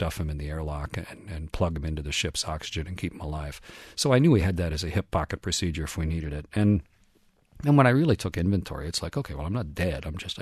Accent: Canada; I'm Canadian, by the Canadian Space Agency

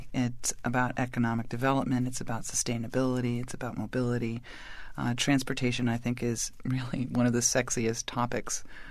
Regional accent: New York City, New York, United States; Well, I grew up in New York City.

